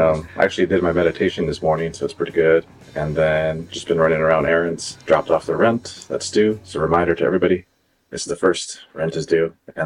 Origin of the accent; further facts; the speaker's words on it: California, United States; also born or lived in Santa Cruz; I was born in Santa Cruz, California. However, I wasn't raised there. I was actually raised through a lot of different cities in Central California